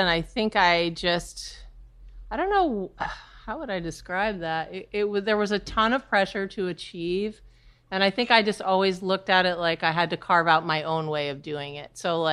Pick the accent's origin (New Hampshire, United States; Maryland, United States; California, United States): New Hampshire, United States; now in New York City, United States; When I said I'm from New Hampshire, I thought, you know, I really feel more like a New Yorker. I feel like I'm from Brooklyn at this point. But I was born and raised in New Hampshire.